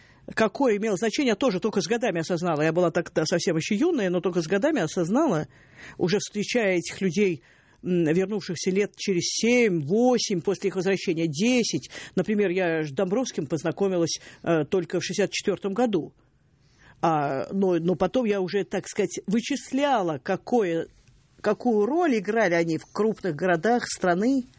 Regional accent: Moscow, Russia; мы, москвичи, и вообще горожане

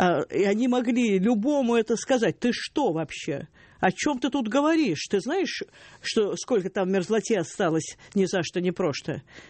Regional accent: Moscow, Russia; мы, москвичи, и вообще горожане

